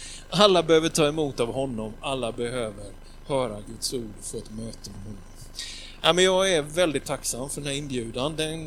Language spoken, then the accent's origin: Swedish; Gothenburg, Västra Götaland County, Sweden; Vi kommer ju från de här krokarna. Från Vetlanda kommun, Eksjö kommun. Så jag har varit. Jag kommer från Göteborg och så har jag varit med släkten lite grann. Och sen nu är vi i Aneby här.